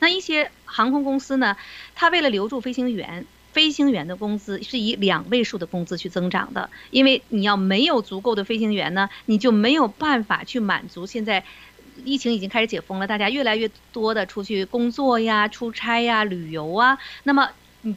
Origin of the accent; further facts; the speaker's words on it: United States; 就是叫做我们美国人都知道叫住房的抵押贷款那种支持的那种资金吧哈